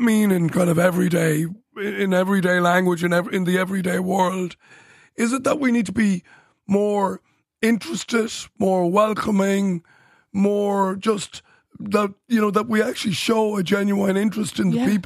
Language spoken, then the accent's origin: English; Ireland; As somebody who built a business with most employees not being Irish, I'm a huge supporter of this. In my day in business, there was a stage when there was only three of us in a business of over 300 people that were Irish.